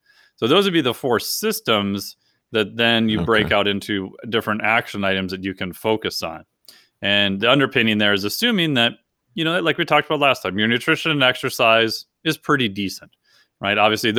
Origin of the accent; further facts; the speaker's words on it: Minnesota, United States; So I grew up in Minnesota, right?